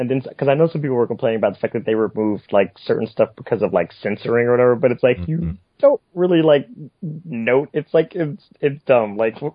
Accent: United States; I don't understand this, because I'm American, and this, like, this is not a thing for us here.

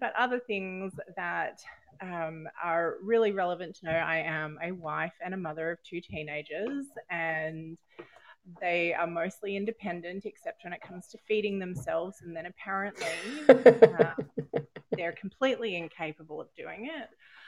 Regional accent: Australia; now in Italy; we moved to Italy from Australia, and in Australia it gets pretty hot during summer, but everybody has air conditioners

